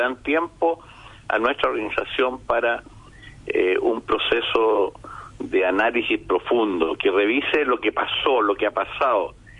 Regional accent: Chile

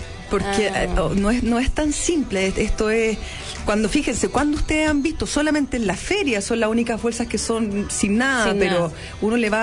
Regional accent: Chile; Y nosotros como chilenos solamente somos capaces de reciclar el 8%

